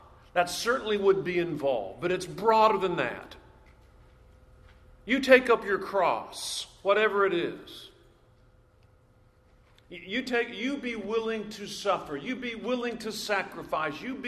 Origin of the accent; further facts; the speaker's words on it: Long Beach, California, United States; It seems like just yesterday I was growing up in Long Beach, California.